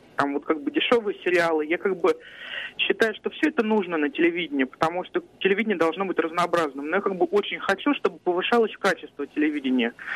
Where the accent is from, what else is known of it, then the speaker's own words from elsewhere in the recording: Moscow, Russia; я из Москвы.